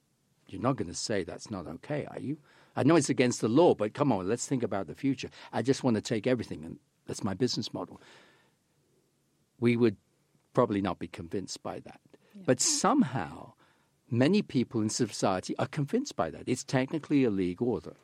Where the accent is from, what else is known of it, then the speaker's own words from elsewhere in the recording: London, United Kingdom; I grew up in London, which is a beneficiary.